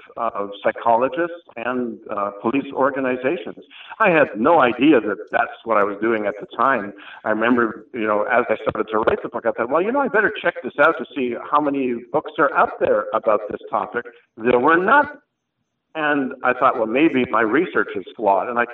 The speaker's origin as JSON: {"language": "English", "town": "Chicago", "region": "Illinois", "country": "United States", "tie": "born there", "said": "after I moved back to the U.S., because I was born in Chicago"}